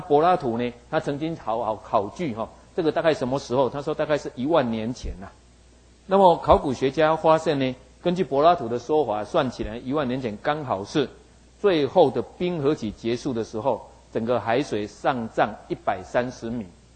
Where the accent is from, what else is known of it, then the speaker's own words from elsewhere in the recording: Taiwan; 就像我们台湾人到处去旅行哦